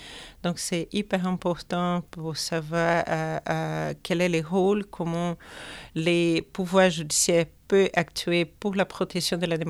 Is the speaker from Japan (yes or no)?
no; Brazil; je suis brésilienne, anthropologue